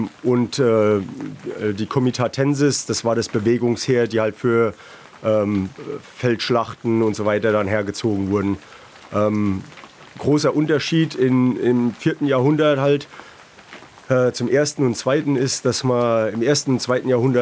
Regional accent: Texas, United States; ich komme aus Texas in den Vereinigten Staaten.

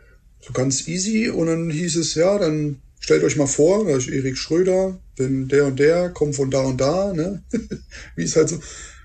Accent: Rhineland-Palatinate, Germany; Das ist wie bei uns in der Pfalz, der Wurstmarkt.

